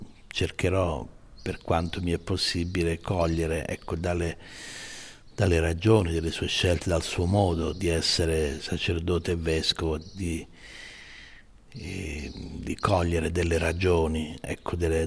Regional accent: Monte Sant'Angelo, Apulia, Italy; nel mio paese natale, Monte Sant'Angelo, c'era una comunità francescana e io sono stato battezzato nella chiesa di San Francesco di Monte Sant'Angelo.

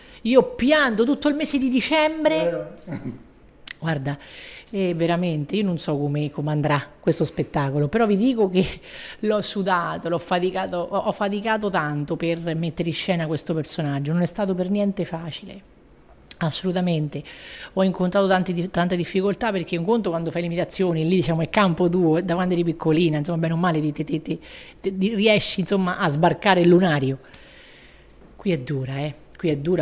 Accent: Terni, Umbria, Italy; io sono nata a Terni, proprio Terni, Ternana proprio, tifo per la Ternana, e che vuoi di più, insomma, mangio le ciriole, che sono tipiche delle nostre parti

